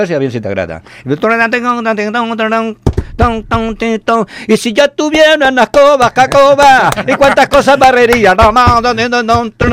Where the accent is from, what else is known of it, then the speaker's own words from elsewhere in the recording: Barcelona, Catalonia, Spain; jo sóc de la Barceloneta